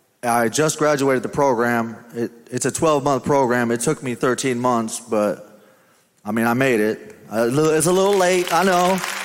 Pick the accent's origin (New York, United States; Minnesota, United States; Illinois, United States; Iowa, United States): Illinois, United States; Kewanee; I'm from Kewaunee, Illinois. I'm 35 years old. I wasn't really raised in church.